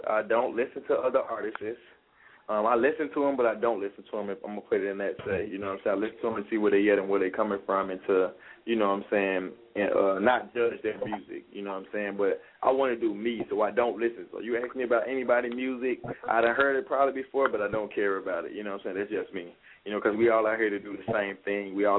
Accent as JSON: {"language": "English", "town": "Long Beach", "region": "California", "country": "United States", "tie": "born or raised there", "said": "is from my hometown. You know what I'm saying?"}